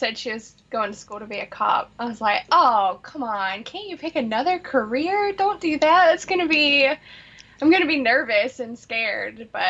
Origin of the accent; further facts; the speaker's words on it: Florida, United States; So, I'm from the north side as well. Woo, woo. I grew up on in the Highlands area. So, I went to Pine Estates and then San Mateo, Highlands Middle School, and then First Coast.